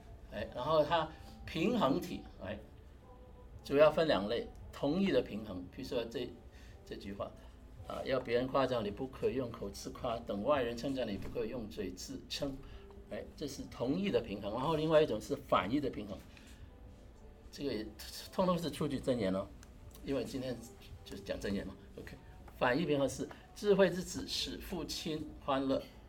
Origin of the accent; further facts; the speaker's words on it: Hong Kong; accent: Cantonese; first language Cantonese; Chinese is a second language; moved away as an adult; now in United States; 因为我的母语是广东话，我的父语也是广东话。18岁才来美国，但是18岁之前呢，在香港听很多国语歌，也看很多国语片，